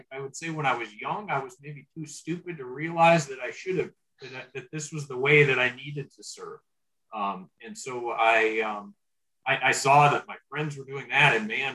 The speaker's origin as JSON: {"language": "English", "region": "Montana", "country": "United States", "said": "So I'm from Montana originally."}